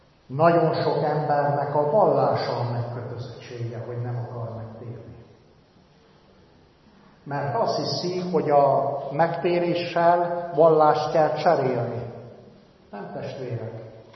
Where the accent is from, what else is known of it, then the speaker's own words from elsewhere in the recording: Romania; ne haragudjanak meg, Romániából vagyok